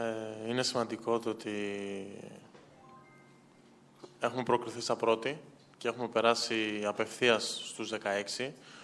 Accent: Greece; Εντάξει, εμείς είμαστε Έλληνες και καταλαβαίνουμε πολλά πράγματα, τα καταλαβαίνουμε όλα.

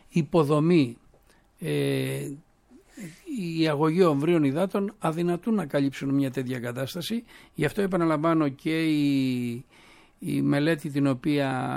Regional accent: Western Greece, Greece; now in Kallithea, Greece; Λοιπόν, και εσείς και εγώ ήρθαμε από την Αχαγιά, έτσι να το πω, από τα διπλανά χωριά και εσύ και εγώ.

